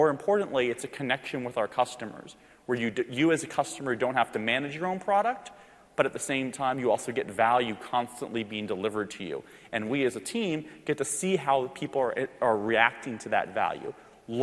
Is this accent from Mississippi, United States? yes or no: no; Miami, Florida, United States; moved away as an adult; now in Seattle, United States; I'm from the States, obviously. Originally from Miami, Florida, where I lived for most of my life until I came out to Seattle to work for Microsoft right out of college.